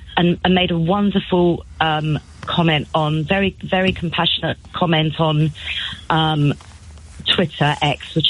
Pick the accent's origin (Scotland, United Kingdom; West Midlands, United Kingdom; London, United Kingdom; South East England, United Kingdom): London, United Kingdom; And as a Londoner, I really ask